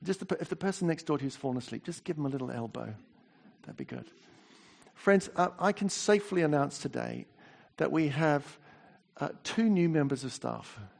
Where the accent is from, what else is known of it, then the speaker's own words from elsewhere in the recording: New Zealand; accent: English; As you know, I speak with a bit of an English accent. I'm a Kiwi.